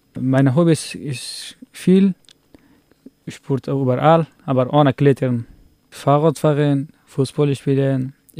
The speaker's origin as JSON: {"language": "German", "country": "Afghanistan", "second_language": "German", "lives_now": "Germany", "said": "Ich komme aus Afghanistan."}